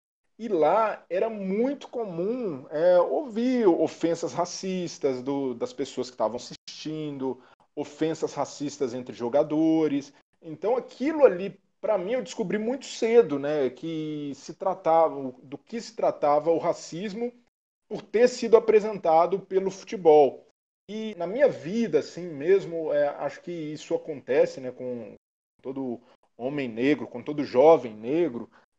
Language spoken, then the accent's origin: Portuguese; Belo Horizonte, Minas Gerais, Brazil; Sou de um bairro de periferia de Belo Horizonte, um bairro mais pobre